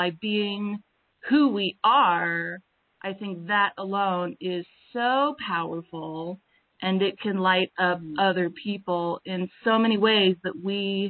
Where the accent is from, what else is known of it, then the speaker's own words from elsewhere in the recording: Idaho, United States; from Southern Idaho